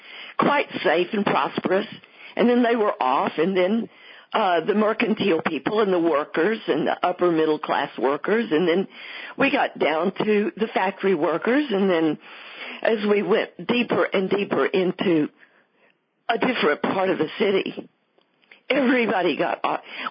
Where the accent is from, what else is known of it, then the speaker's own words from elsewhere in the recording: Texas, United States; accent: Texas; So I played up my Texas accent, and I said, well, I'm from Texas.